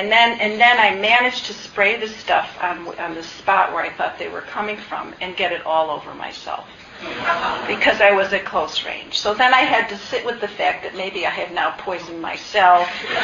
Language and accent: English; Midwest, United States; But for me, as a Midwesterner in this other environment